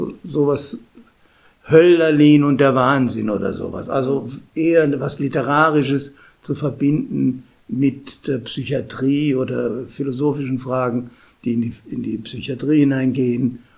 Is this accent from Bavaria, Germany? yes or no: yes; Munich, Bavaria, Germany; als Münchner ist man eher woanders hin orientiert